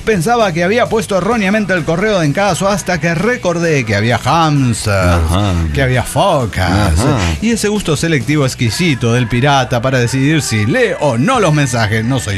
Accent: Coahuila, Mexico; de Salteo, Coahuila.

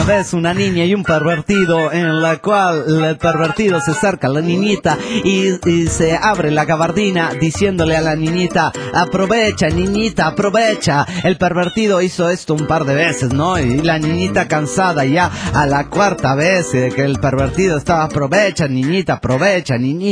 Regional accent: Guayaquil, Guayas, Ecuador; de Guayaquil, Ecuador.

